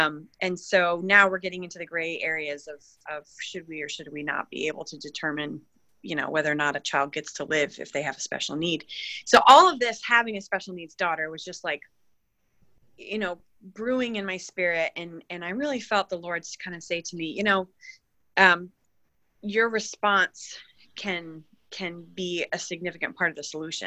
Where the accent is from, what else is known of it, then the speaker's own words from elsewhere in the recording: New York, United States; being a New Yorker, I had went through a range of emotions